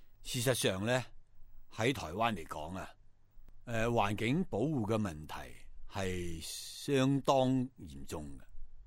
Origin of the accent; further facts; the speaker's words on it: China; 那蚵蚁呢我们中国人好像未见过